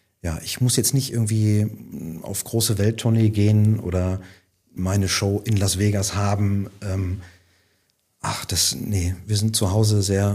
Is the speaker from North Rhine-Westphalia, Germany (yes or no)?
yes; Dorsten, North Rhine-Westphalia, Germany; Nee, ich bin als Dorstener sehr glücklich in meiner Heimat